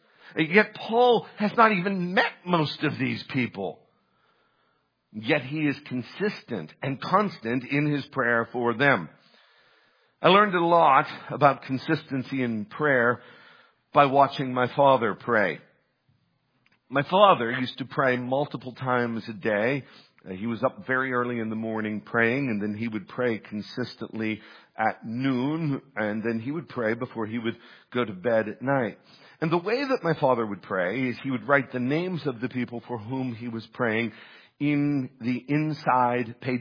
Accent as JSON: {"language": "English", "town": "Du Bois", "region": "Pennsylvania", "country": "United States", "tie": "born or raised there"}